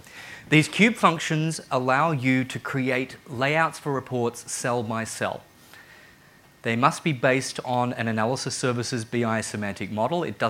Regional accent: Australia; I'm from Australia.

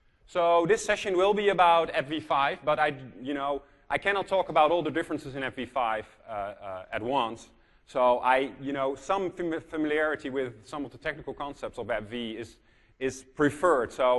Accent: Netherlands; I come from the Netherlands, a little country in Europe.

